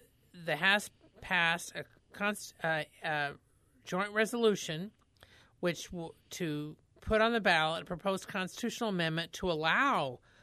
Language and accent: English; Indiana, United States; I'm from Indiana, and I've looked into that.